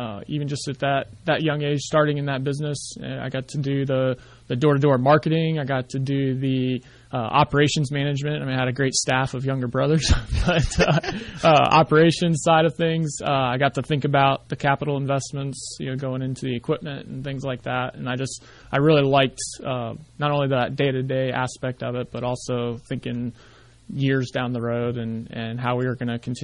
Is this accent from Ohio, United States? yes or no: yes; Springfield, Ohio, United States; So I grew up in Springfield, so west of Columbus.